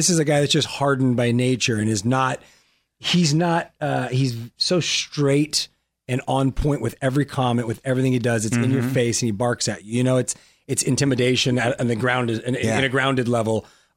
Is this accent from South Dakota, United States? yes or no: no; La Puente, California, United States; I'm from La Puente.